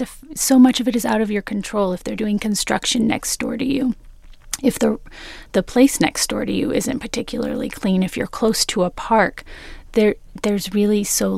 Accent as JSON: {"language": "English", "region": "California", "country": "United States", "said": "And I come from Southern California. I can get tomatoes all year round."}